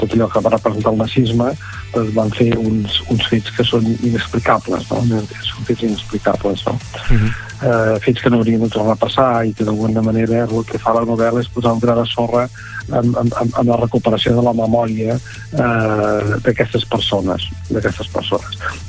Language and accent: Catalan; Calonge, Catalonia, Spain; also born or lived in Palamós; jo sóc fill de Calonge. Vaig néixer al poble de Calonge, vaig viure fins als 10 anys, que després vaig anar a viure a Palamós